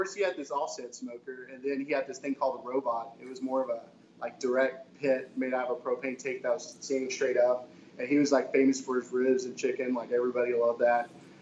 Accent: Grand Prairie, Texas, United States; I'm born and raised in Texas. Born and raised in Grand Prairie, actually.

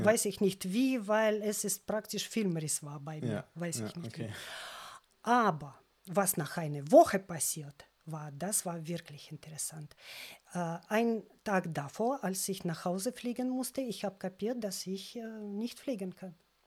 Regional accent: Tallinn, Harju County, Estonia; German is a second language; moved away; es war schon Heimkehr aus meiner Heimat, aus Tallinn, ich habe meine Eltern besucht

